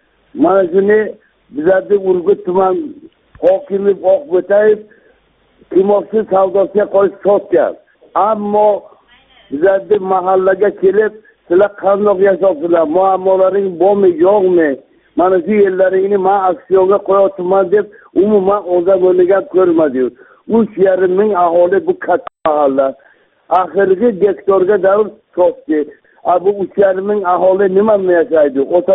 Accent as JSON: {"language": "Uzbek", "region": "Samarkand Region", "country": "Uzbekistan", "tie": "born or raised there", "said": "Men Samarqand viloyati Urgut tumani Andak mahallasida tug'ilib o'sganman. Yoshim 75 yoshda."}